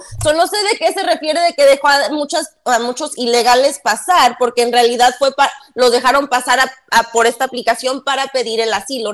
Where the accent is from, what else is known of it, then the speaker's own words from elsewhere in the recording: Michoacán, Mexico; Ya ni, sí, soy de Michoacán.